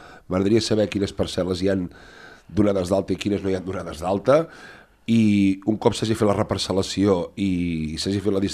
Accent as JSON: {"language": "Catalan", "town": "Tordera", "region": "Catalonia", "country": "Spain", "tie": "born or raised there", "said": "el meu poble no gaire lluny d'aquí, a Tordera."}